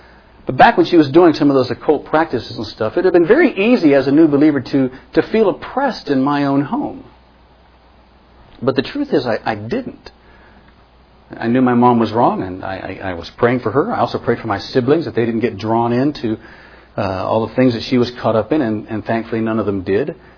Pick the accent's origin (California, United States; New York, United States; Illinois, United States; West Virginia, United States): West Virginia, United States; like a lot of the folks back in my home state in West Virginia.